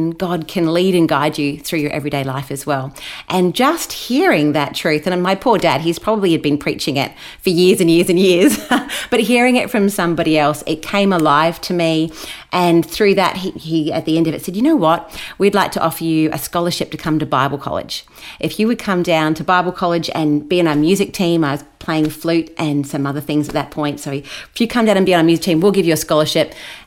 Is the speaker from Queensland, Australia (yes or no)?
yes; Brisbane, Queensland, Australia; now in Gold Coast, Australia; So I was raised in Brisbane, and now we live on the Gold Coast with my family.